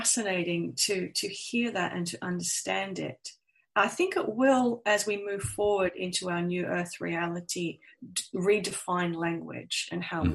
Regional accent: Perth, Western Australia, Australia; I mean, I'm born and raised in Perth, Australia, and we are the most isolated capital city in the world.

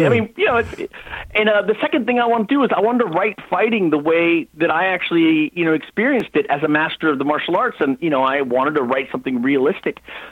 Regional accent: Bangkok, Thailand; moved away; I you know, I'm Indian by background, but I grew up in Bangkok. Then we moved to Wisconsin, Madison.

